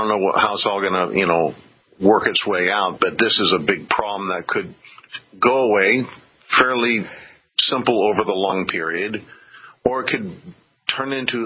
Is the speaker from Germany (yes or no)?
yes; Germany; It I am shocked coming from Germany, because Germany is supposed to be the most of all countries in the world